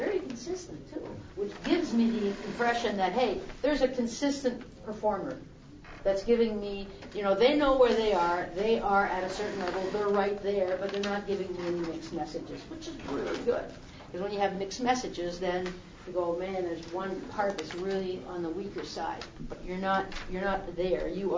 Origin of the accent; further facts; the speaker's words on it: Harleysville, Pennsylvania, United States; I'm from Harleysville, Pennsylvania, right outside Philadelphia.